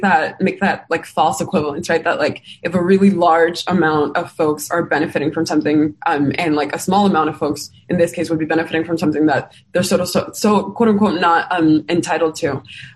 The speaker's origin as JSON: {"language": "English", "town": "New York City", "region": "New York", "country": "United States", "tie": "born or raised there", "said": "I can actually speak to the instance of New York City, my home state."}